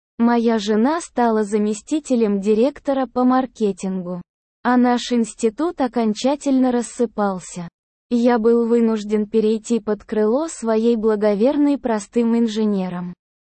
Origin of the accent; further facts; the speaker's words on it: Moscow, Russia; И я, как москвич, получил распределение в один из престижных столичных научно-исследовательских институтов.